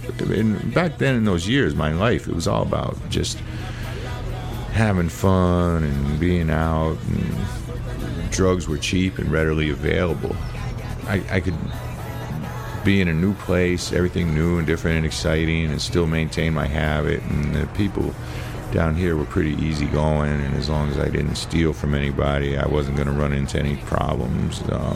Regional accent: Hartford, Connecticut, United States; And when I grew up in Hartford, then the next step would have been maybe coke.

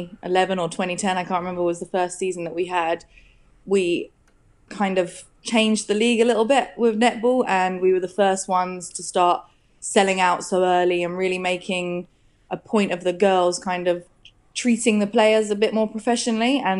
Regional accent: South East England, United Kingdom; I grew up in Hampshire

